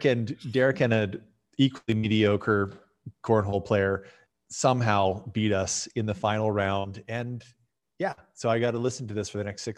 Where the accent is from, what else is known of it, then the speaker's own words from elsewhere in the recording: Canada; And I'm Canadian, right? So we're all talking about hockey at the fire hall.